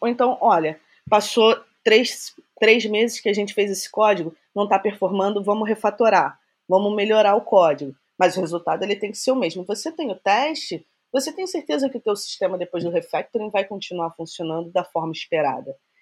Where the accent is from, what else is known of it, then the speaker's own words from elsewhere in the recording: Brazil; now in Canada; Então, eu comecei a trabalhar com o Salesforce aqui no Canadá, quando eu vim do Brasil para cá.